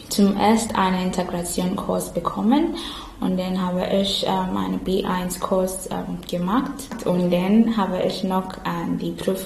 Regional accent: Ghana; German is a second language; also born or lived in Ukraine; ich komme aus Ghana. Ich bin eine Flüchtlinge von der Ukraine seit dem Anfang des Krieges.

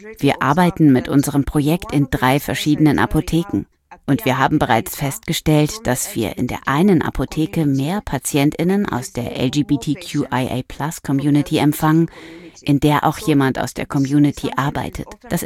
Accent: Bangladesh; moved away; hatte ich in meinem Heimatland nie die Freiheit, so zu leben, wie ich mich fühlte. Deswegen bin ich aus Bangladesch geflohen.

